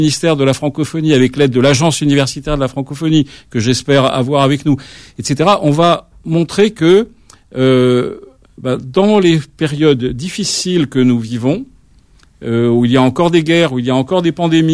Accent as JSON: {"language": "French", "town": "Oran", "region": "Oran Province", "country": "Algeria", "tie": "born or raised there", "said": "Je suis algérien, et je partage cette idée"}